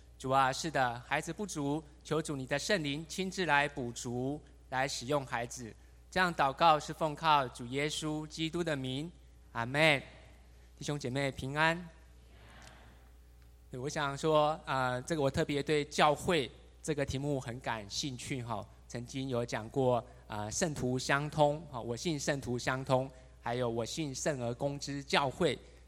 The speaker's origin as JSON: {"language": "Chinese", "region": "Kaohsiung", "country": "Taiwan", "tie": "born or raised there", "said": "我是在高雄长大的，好，然后这个小时候3年级的时候，我们家就搬家到新兴区哈、那时候就读的一个国小七贤国小"}